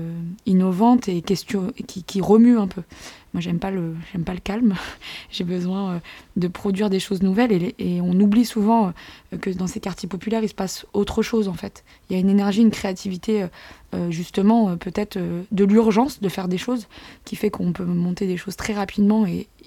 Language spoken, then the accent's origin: French; Aubervilliers, Île-de-France, France; now in Bagneux, France; moi, je suis un pur produit de la banlieue et j'en suis assez fière. Au-delà du quartier populaire, moi, j'ai grandi à Aubervilliers, dans un grand ensemble